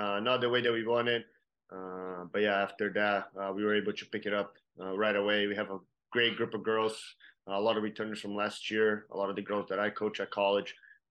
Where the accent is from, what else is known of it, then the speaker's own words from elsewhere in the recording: Brazil; I'm from Brazil.